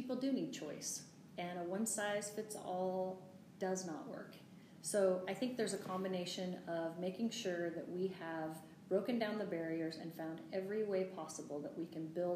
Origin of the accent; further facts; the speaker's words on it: Oregon, United States; And I grew up in Eastern Oregon. I mean, I'm from a ranching and farming community and family